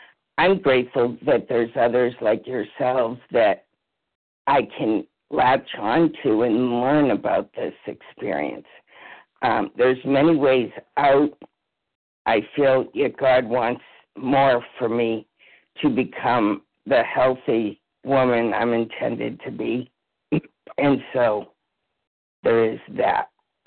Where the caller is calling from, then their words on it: New Hampshire, United States; I'm calling from New Hampshire.